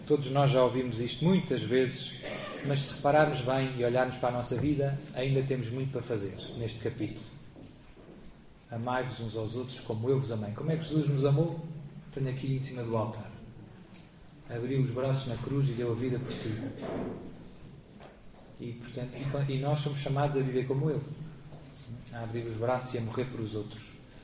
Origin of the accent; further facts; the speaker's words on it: Lisbon, Portugal; born there; now in Lamego, Portugal; sou padre em Lamego, nasci em Lisboa